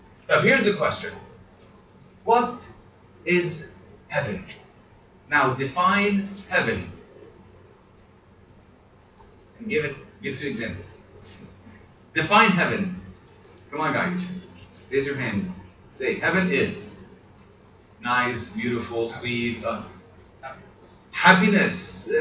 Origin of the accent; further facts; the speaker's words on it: Armenia; In Armenia, we're from Armenia